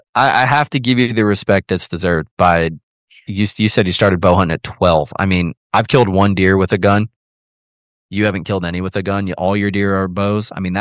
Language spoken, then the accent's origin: English; Schaumburg, Illinois, United States; I mean, I'm originally from Illinois, right?